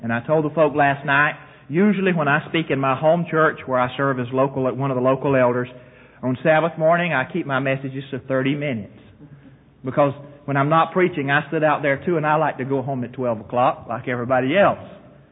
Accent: the South, United States; Don't be afraid to say amen to me, because I'm from the South.

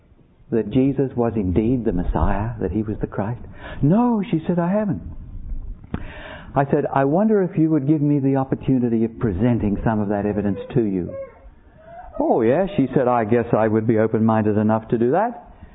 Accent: Australia; You know, I told you I come originally from Australia

